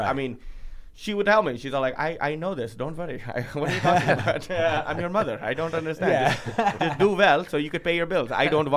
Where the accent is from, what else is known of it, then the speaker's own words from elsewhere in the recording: Fremont, United States; my bi-monthly show in Fremont, which is my hometown, and I still bring the best – at Kirby's.